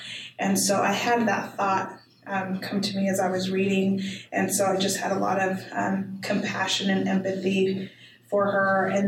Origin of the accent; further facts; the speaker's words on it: Idaho, United States; I thought, oh, okay, well, I'm from Idaho.